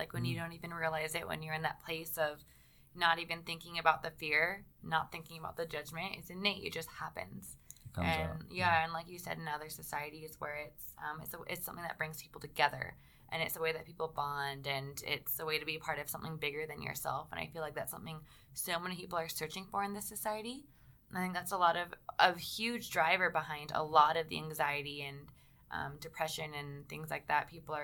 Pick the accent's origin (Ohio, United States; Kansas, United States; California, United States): California, United States; I grew up in California.